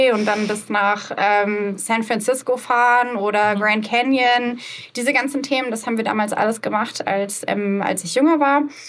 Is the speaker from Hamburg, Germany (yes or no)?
yes; Hamburg, Germany; wo ich aufgewachsen bin, Hamburg, ja, ist jetzt eine Großstadt, aber am Stadtrand von Hamburg.